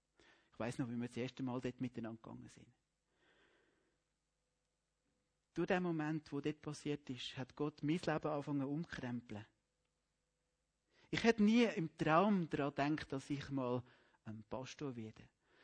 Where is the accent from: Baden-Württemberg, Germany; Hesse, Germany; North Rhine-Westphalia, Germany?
Baden-Württemberg, Germany; Ich bin aufgewachsen im Schwäbischen Hochstress. Das ist die Gegend nördlich von der Donau, zwischen der Schwäbischen Alb und der Donau. Das nennt man Hochstress. Zwischen Ulm und Ehingen.